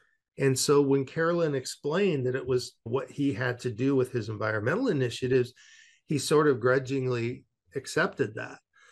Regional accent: West Coast, United States; accent: West Coast

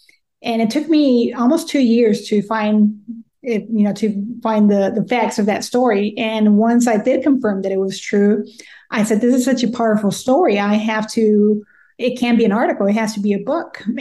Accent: San Antonio, Texas, United States; first language Spanish; also born or lived in Mexico; And I was born in Mexico, but came to San Antonio as a baby. But everything in my neighborhood, in the barrio, it's all in Spanish in the South Side.

